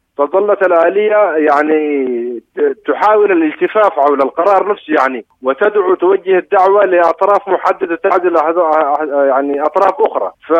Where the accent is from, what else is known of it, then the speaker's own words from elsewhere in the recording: Sudan; لكن يظل الحل بأيدينا نحن كسودانيين